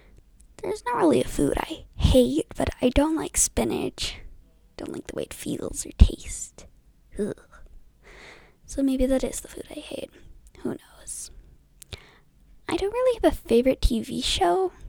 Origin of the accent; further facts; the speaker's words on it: Colorado, United States; I'm from Colorado, and I have lived here my whole life.